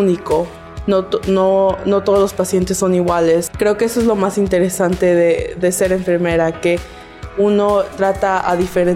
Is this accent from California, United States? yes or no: yes; Inglewood, California, United States; soy de Inglewood, California.